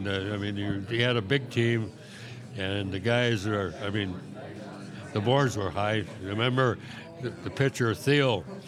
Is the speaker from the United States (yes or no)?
no; Lethbridge, Alberta, Canada; I grew up in Lethbridge